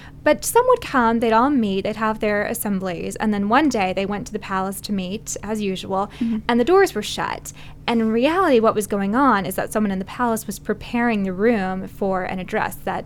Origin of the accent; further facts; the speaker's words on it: the South, United States; English is a second language; I'm from the South